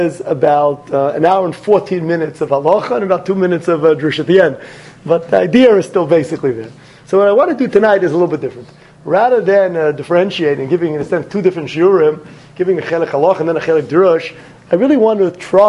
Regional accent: Riverdale, New York, United States; I used to always joke, when I grew up in Riverdale

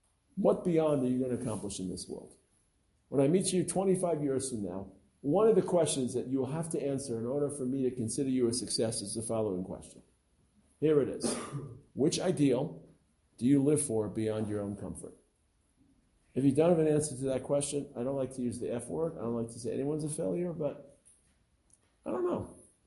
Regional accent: Perth, Western Australia, Australia; now in Israel; I grew up in Perth, and my parents didn't have so much access to Talmud Torah, but here I am

